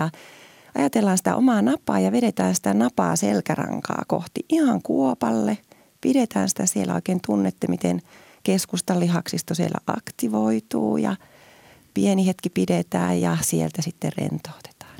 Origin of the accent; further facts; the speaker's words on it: Kuopio, North Savo, Finland; moved away as an adult; also born or lived in Helsinki; now in Jyväskylä, Finland; Mä oon syntynyt Helsingissä, kun mun isä ja äiti oli siellä opiskelemassa ja sitten voin sanoa itteni kuopiolaiseksi, että Kuopiosta on tullut sitten opiskelemaan tänne liikunnalle.